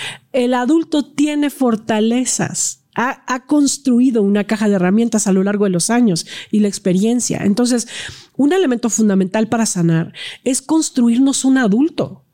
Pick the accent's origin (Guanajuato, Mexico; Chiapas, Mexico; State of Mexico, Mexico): State of Mexico, Mexico; Cuautitlán Izcalli; Yo crecí en Cuautitlán Izcalli